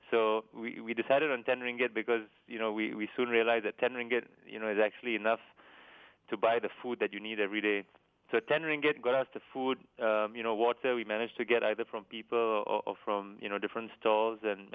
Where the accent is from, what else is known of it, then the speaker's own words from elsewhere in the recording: Singapore; growing up in Singapore